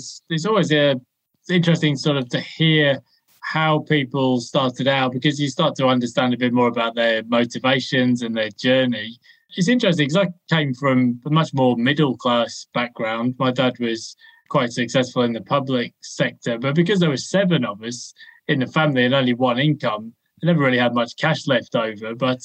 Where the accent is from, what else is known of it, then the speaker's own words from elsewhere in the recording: United Kingdom; where I was growing up in the United Kingdom, it was like a national obsession.